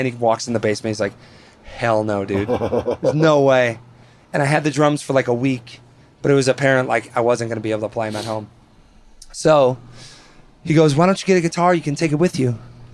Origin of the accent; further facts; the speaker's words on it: Wisconsin, United States; Dude, growing up in Wisconsin for me was like growing up like 30 years behind.